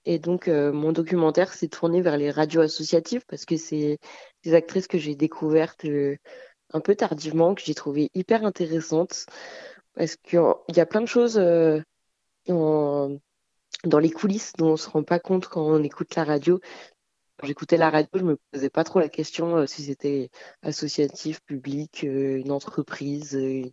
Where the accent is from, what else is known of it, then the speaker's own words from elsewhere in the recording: Provence-Alpes-Côte d'Azur, France; Alors donc moi je suis originaire du Var, j'ai travaillé à Mulhouse